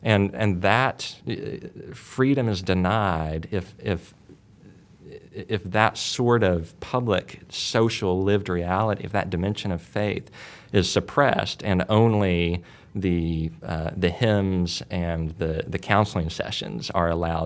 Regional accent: United States; I'm from the United States

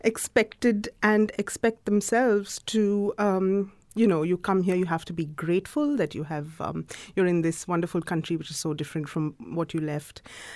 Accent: India; moved away as an adult; now in Australia; I came here 18 years ago as an international student. Mm-hmm. And so I grew up in India, and now I have Australian citizenship. And I feel like I'm Indian and Australian.

